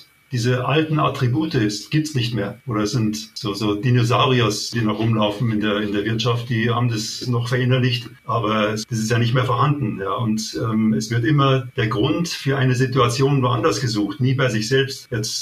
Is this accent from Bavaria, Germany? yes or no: yes; Munich, Bavaria, Germany; ich bin ein Münchner.